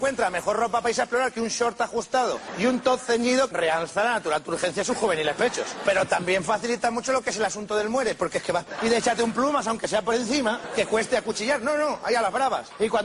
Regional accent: Spain; eso como español te enerva

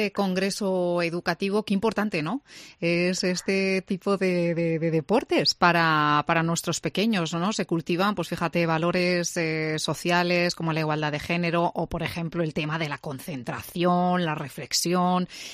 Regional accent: Salamanca, Castile and León, Spain; ¿Somos buenos los salmantinos y en general también los españoles en esto del ajedrez?

